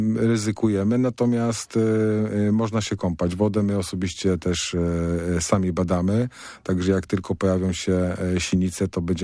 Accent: Jarocin, Greater Poland Voivodeship, Poland; bo nie jestem Zaniemyślanem, pochodzę z Jarocina.

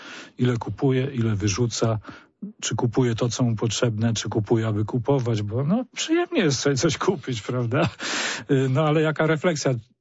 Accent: Gdańsk, Pomeranian Voivodeship, Poland; na przykład w Gdańsku, bo ja jestem gdańszczaninem

